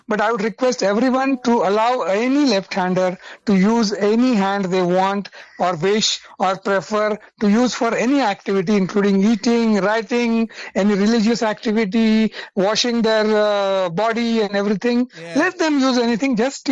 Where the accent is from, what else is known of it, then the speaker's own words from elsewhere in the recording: India; English is a second language; I'm from India and I stay in the city called Pune in the state of Maharashtra.